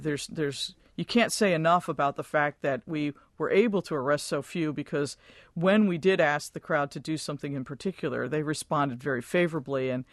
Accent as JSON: {"language": "English", "town": "Washington", "region": "District of Columbia", "country": "United States", "tie": "born or raised there", "said": "And I grew up in the Washington, D.C. Area."}